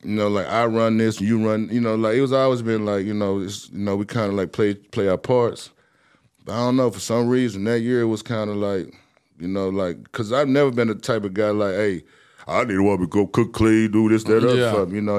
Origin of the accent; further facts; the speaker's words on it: Dallas, Texas, United States; I used to be like, oh, she hate on me because I'm from the Cliffs.